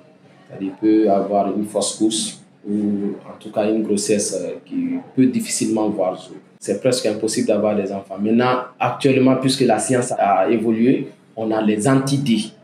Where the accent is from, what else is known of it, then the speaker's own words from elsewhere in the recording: Guinea; surtout chez nous en Guinée ici